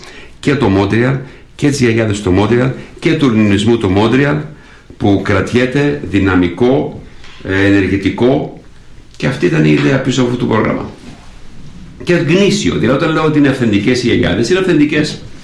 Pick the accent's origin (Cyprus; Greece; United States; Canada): Canada; εμείς που μεγαλώσαμε στο Καναδά, ένα ελεύθερο κράτος, πλούσιο κράτος